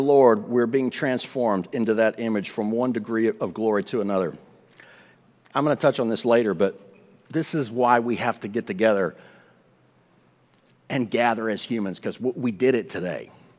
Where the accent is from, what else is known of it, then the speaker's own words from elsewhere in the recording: the South, United States; I'm a Southerner, bless their hearts.